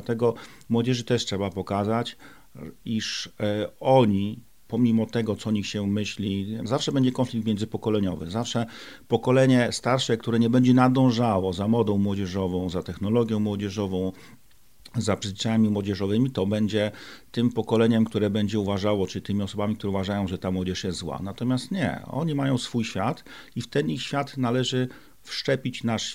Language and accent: Polish; Lublin, Lublin Voivodeship, Poland; jestem miejscowy, to znaczy urodziłem się i mieszkałem bardzo długo w Lublinie. 20 lat temu przeniosłem się do jednej z wsi w powiecie lubartowskim.